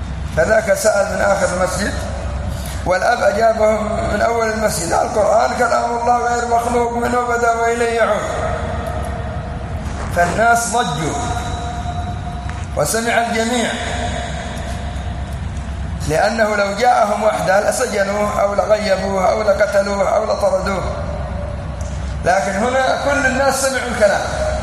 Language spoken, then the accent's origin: Arabic; Yemen; accent: Yemeni; يعني على لهجتنا اليمنية